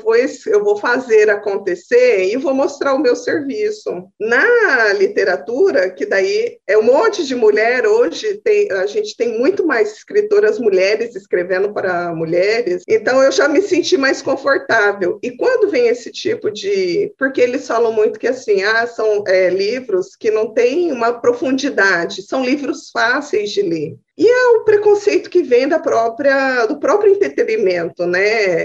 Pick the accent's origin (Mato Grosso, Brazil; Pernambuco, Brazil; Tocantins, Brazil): Mato Grosso, Brazil; Cuiabá; now in Campo Grande, Brazil; Eu tive uma mudança aí de cidade, que eu sou cuiabana, morava em Cuiabá, mudei para Campo Grande.